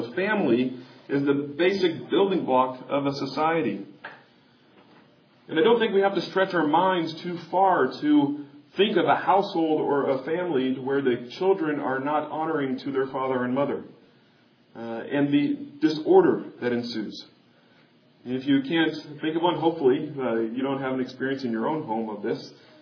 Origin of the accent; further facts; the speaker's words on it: Kansas City, Missouri, United States; visited Kansas City, my hometown where I grew up.